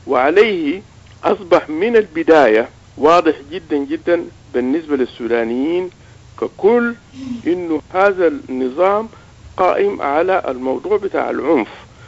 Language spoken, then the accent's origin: Arabic; Sudan; نحن كسودانيين